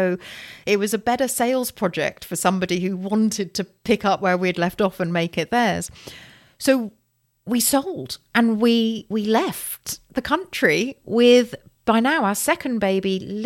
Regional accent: London, United Kingdom; I'm such a Londoner through and through.

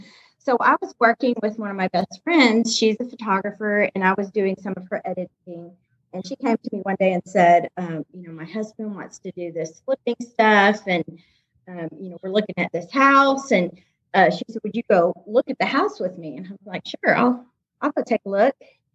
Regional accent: Houston, Texas, United States; now in Huntsville, United States; Okay, so I live in Huntsville, Alabama. I'm from Houston, Texas, actually South Houston, Texas. And we moved here about 12 years ago.

